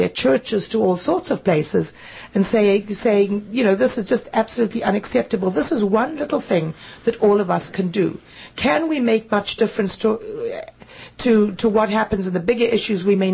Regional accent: Zimbabwe; also born or lived in Harare; I'm originally from Zimbabwe. And in the early 80s, my family and I were living in Harare, the capital of Zimbabwe.

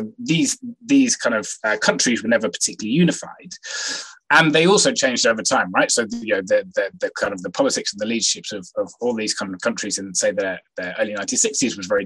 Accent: Gloucester, South West England, United Kingdom; I think from a British perspective, I'm from Gloucester

